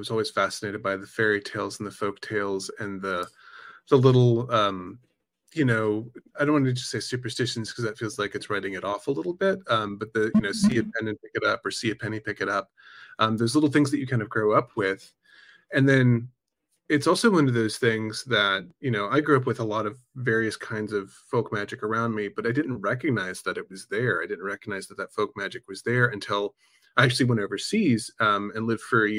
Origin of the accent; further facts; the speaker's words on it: the South, United States; I grew up in the South. There's so much folklore all around.